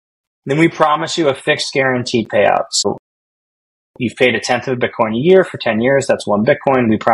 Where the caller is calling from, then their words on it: San Francisco, California, United States; Yes, I'm in San Francisco, so there's always, okay, you know, fog out there.